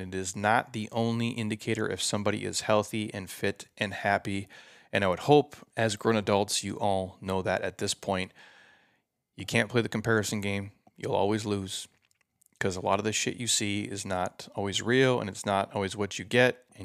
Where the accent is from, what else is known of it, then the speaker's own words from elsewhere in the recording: United States; So I'm an American. America, bro.